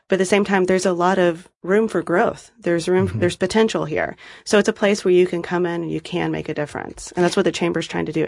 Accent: Little Rock, Arkansas, United States; I'm from Little Rock, Arkansas.

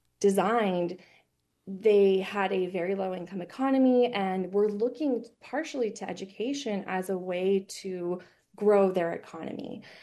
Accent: United States; one of the things that was a little bit frustrating to me as an American going to these schools

